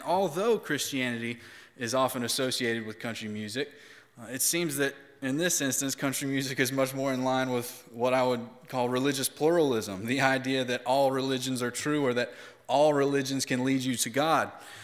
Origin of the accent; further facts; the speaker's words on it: Tennessee, United States; Well, I grew up in Tennessee, so yes, I grew up listening to country music too.